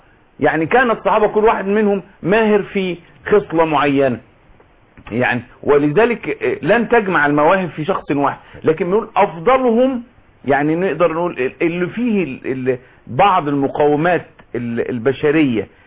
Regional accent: Egypt

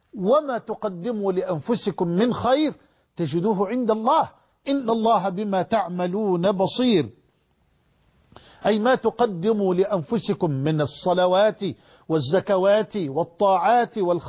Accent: Egypt; وأن يحفظ بلدنا مصر من كل مكروه وفتنة وسوء

